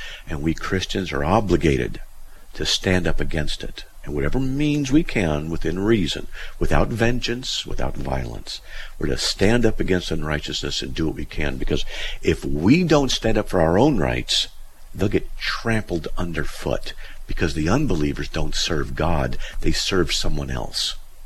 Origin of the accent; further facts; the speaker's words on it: United States; Well, I'm embarrassed because as an American, we always do everything first and best.